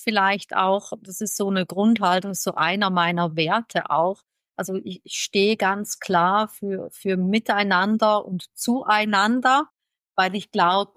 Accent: Switzerland; Ich bin Schweizerin

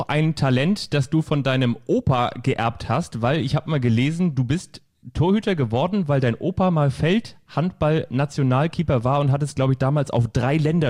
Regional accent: Kiel, Schleswig-Holstein, Germany; Also ich bin ja in Kiel aufgewachsen und in Kiel auch zur Schule gegangen.

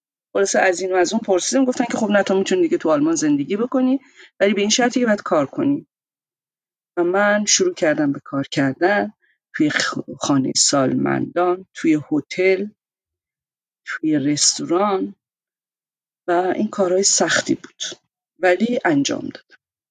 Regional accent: Iran; moved away; همین دلیل اصلا از ایران اومدم بیرون

